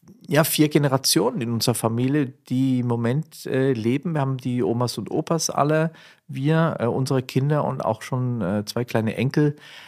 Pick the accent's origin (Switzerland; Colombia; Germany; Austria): Switzerland; Zurich; Genau, ich bin am südlichen Zürichseeufer aufgewachsen und in Zürich zur Schule gegangen.